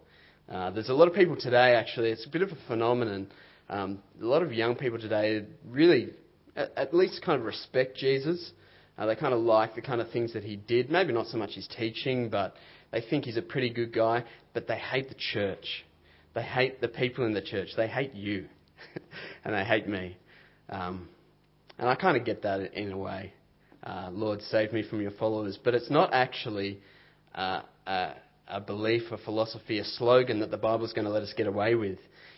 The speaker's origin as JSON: {"language": "English", "town": "Diamond Creek", "region": "Victoria", "country": "Australia", "said": "Yous. I'm from Diamond Creek, so I can get away with it. If yous are new or... I like it. If you're new"}